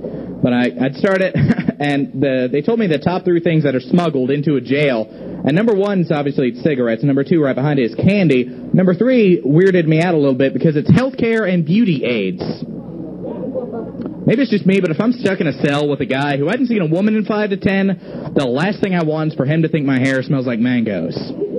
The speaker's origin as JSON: {"language": "English", "region": "Florida", "country": "United States", "said": "I'm originally from Florida."}